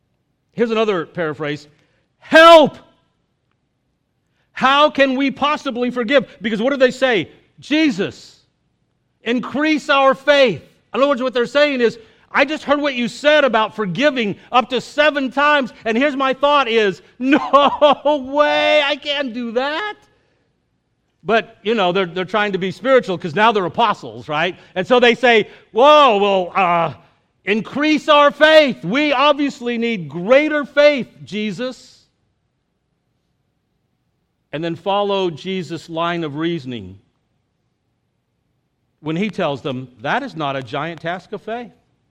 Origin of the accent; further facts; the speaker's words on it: United States; Something that I confess as an American, I don't like to hear.